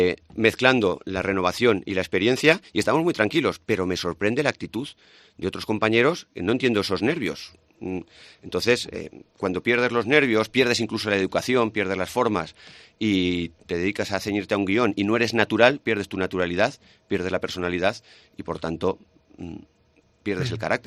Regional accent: Jaca, Aragon, Spain; las personas que somos de Jaca

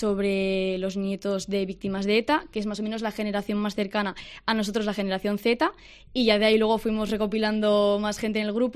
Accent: Navarre, Spain; como éramos navarros

